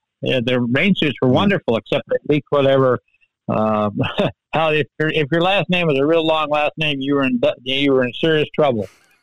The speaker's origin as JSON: {"language": "English", "country": "United States", "said": "In fact, I've been on four teams now, and I'm American that's never been on a losing team"}